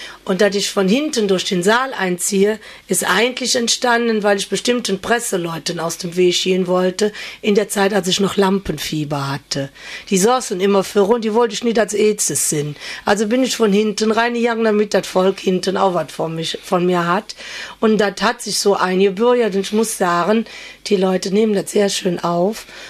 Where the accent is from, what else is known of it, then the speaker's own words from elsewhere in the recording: Cologne, North Rhine-Westphalia, Germany; Also wir sind auch richtige Kölsche